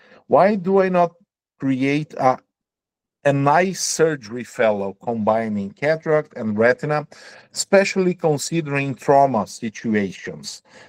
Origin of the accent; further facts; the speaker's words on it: Brazil; English is a second language; now in Japan; And most of the countries, like here, Japan, or my home country, Brazil, or Europe, we are able to do both of stuff.